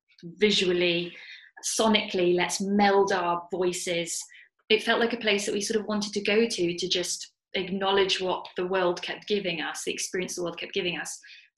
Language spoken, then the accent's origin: English; United Kingdom; And Eugenie is French and I'm British.